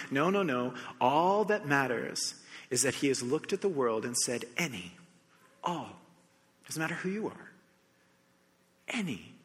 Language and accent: English; United States; now in Canada; okay, so I grew up in the United States. And so this never happened before. This is my first like couple years in Canada.